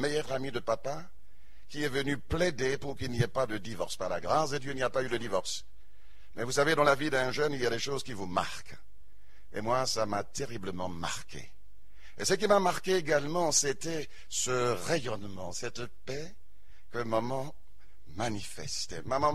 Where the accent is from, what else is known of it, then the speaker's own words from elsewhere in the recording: Ghana; Je suis originaire du Ghana.